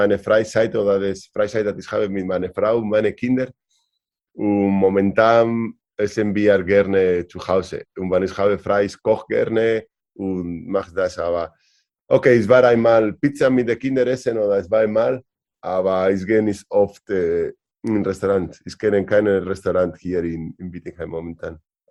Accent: northern Spain, Spain; German is a second language; ich bin aus dem Norden, aus Spanien

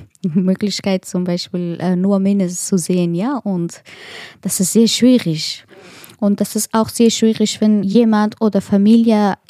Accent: Afghanistan; German is a second language; moved away; Wegen meiner Arbeit, das war sehr schwierig für mich, in Afghanistan zu sein und das war auch gefährlich. Aber das war sehr schwierig auch, meine Heimat, meine Hause und alles zu lassen und hier kommen.

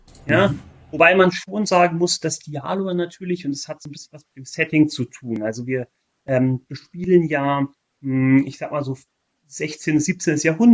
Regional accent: Berlin, Germany; now in Celle, Germany; ich bin zwar aus Berlin, okay, mittlerweile wohne ich auch in der Nähe von Celle

